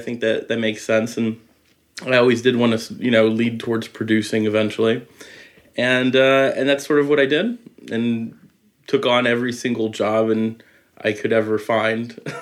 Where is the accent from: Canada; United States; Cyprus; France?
France; I grew up in France, where we had a lot of plays in theater.